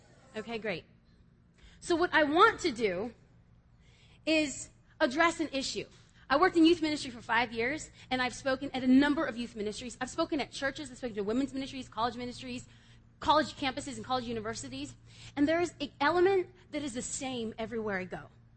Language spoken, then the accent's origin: English; Los Angeles, California, United States; I am from Los Angeles.